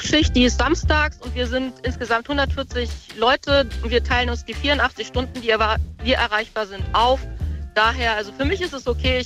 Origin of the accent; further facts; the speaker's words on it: Rhineland, Germany; Außerdem bin ich Rheinländerin.